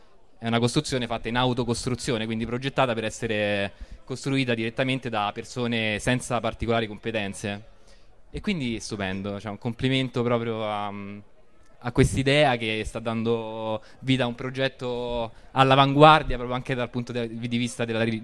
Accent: Rome, Lazio, Italy; perché sono di Roma

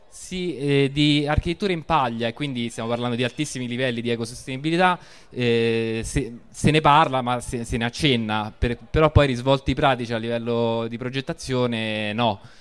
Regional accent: Rome, Lazio, Italy; perché sono di Roma

